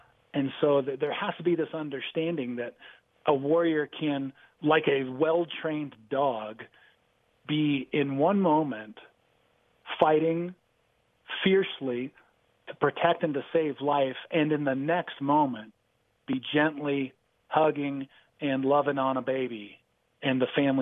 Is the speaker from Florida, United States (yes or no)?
no; Ohio, United States; born there; It's interesting because I was born in Ohio. You know, I come from, I have the blood, but I didn't necessarily have the culture growing up.